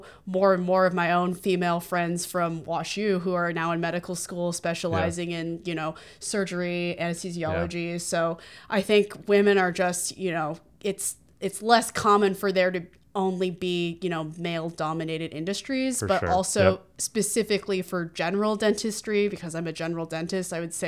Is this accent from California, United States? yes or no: yes; California, United States; So originally I grew up in the Bay Area, California, and I had grown up in the same town my whole life